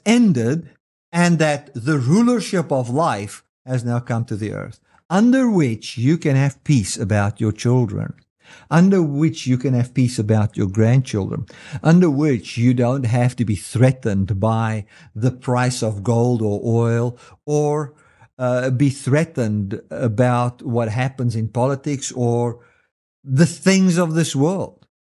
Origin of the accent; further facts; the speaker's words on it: Mpumalanga, South Africa; I grew up in Mpumalanga area in South Africa